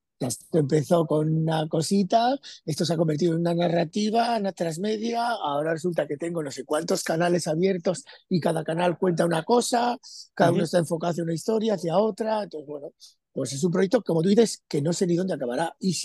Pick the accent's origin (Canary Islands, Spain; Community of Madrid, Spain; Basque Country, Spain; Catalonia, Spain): Basque Country, Spain; yo conocí a Argentina, soy vasco